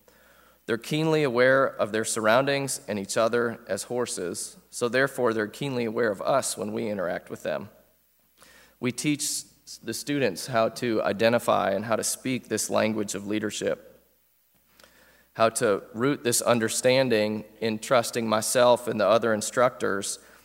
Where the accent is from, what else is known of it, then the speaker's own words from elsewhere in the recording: Wheaton, Illinois, United States; My accent probably betrays me, and don't hold it against me, but I am a Yankee by birth. I grew up in Wheaton, Illinois, a western suburb of Chicago, a half mile from the campus of Wheaton College